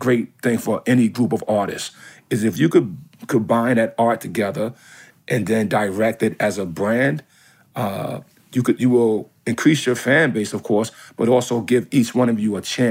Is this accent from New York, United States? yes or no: yes; Staten Island, New York, United States; So for instance, Staten Island, my hometown, we renamed it Shaolin.